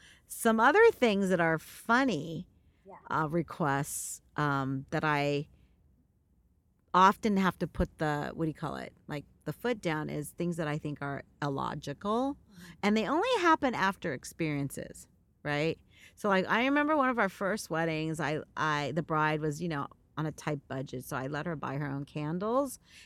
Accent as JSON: {"language": "English", "region": "California", "country": "United States", "said": "I'm from the Bay Area, so I speak mostly to Bay Area."}